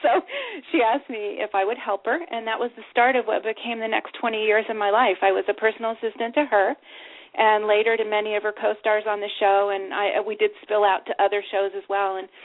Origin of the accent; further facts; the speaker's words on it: Cincinnati, Ohio, United States; also born or lived in California; I was born in California, but my dad was a Marine Corps officer, and so we moved around quite a bit. And I spent most of my growing up time in Ohio as a Cincinnati kid